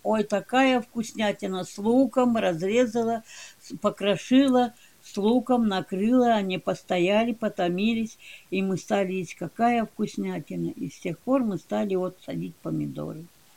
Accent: Gachevka, Kemerovo Oblast, Russia; born there; Кемеровская область, Беловский район, деревня Гачевка.

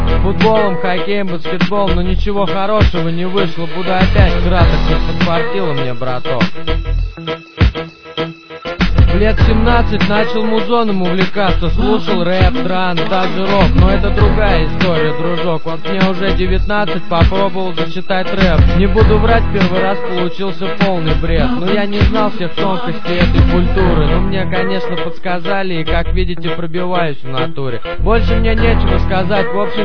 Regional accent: Moscow, Russia; born there; Я родился в Москве, в России.

